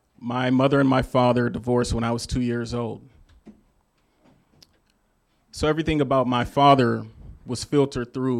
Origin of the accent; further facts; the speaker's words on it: Youngstown, Ohio, United States; See, I grew up in Northeast Ohio, right along the Rust Belt, 80s, 90s. And if you know anything about Youngstown, Ohio, during that time period, you already know majority of this story.